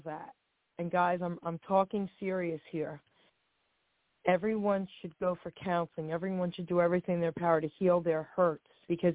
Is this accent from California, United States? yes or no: no; Long Island City, New York, United States; So when I was a kid growing up in Long Island City, New York, I was this tiny little kid